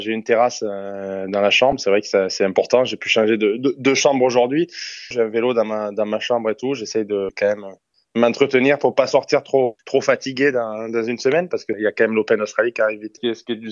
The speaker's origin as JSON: {"language": "French", "country": "France", "said": "chez moi en France"}